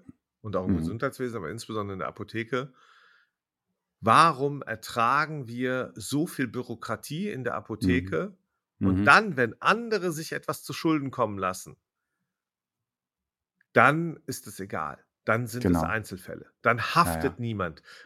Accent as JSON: {"language": "German", "town": "Jülich", "region": "North Rhine-Westphalia", "country": "Germany", "tie": "born or raised there", "said": "das ist die Einwohnerzahl meiner Heimatstadt Jülich."}